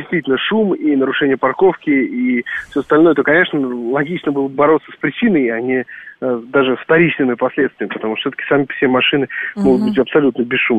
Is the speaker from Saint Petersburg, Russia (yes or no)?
no; Moscow, Russia; как для приезжих, скажем так, приезжих, да, как я из Бирюлёва, так и для местных это тоже оказалось сюрпризом.